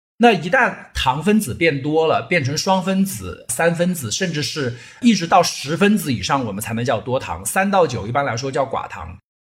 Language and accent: Chinese; China